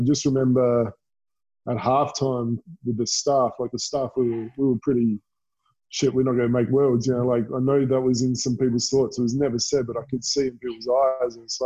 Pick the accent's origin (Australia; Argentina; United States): Australia; Adelaide, South Australia; I'm from Adelaide.